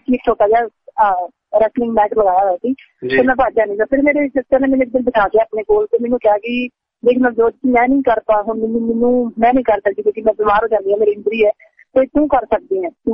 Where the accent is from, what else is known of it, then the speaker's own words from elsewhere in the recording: Badnian, Punjab, India; ਮੈਂ ਪਿੰਡ ਬਦਨੀਆਂ, ਜ਼ਿਲ੍ਹਾ ਤਰਨ ਤਾਰਨ, ਅੰਮ੍ਰਿਤਸਰ ਦੇ ਕੋਲ ਹੈ ਤਰਨ ਤਾਰਨ, ਤੇ ਖਾਸ ਕਰ ਪੰਜਾਬੀ ਦਾ ਸਭ ਜਾਣਦੇ ਨੇ ਤਰਨ ਤਾਰਨ ਬਾਰੇ ਤੇ ਇੱਕ ਛੋਟਾ ਜਿਹਾ ਪਿੰਡ ਹੈ ਤੇ ਉਹਦੇ ਵਿੱਚੋਂ ਹੀ ਮੈਂ ਨਿਕਲੀ ਹਾਂ।